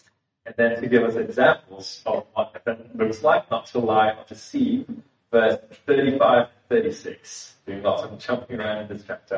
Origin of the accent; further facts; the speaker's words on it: Singapore; I'd never heard of it before. I was from Singapore.